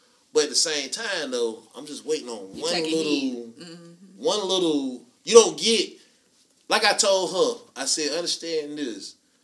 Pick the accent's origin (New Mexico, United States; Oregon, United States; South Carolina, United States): South Carolina, United States; Easley; I'm from Easley. I mean, that sounds a little bit better than Pickens. I mean, I live in Easley though.